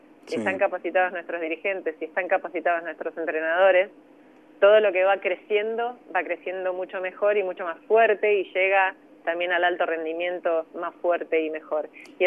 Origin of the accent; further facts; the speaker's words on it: Argentina; un fortalecedor de nuestra identidad también como argentinas y argentinos